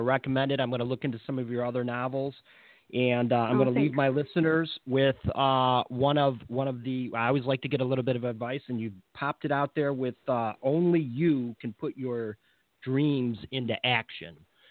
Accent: Michigan, United States; The I grew up in Michigan. Michigan, and I had

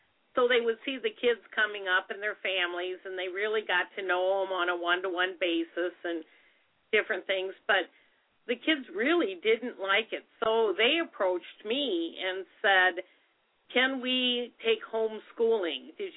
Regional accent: Chicago, Illinois, United States; Now, for me, I was raised in the Chicagoland area in a big school system

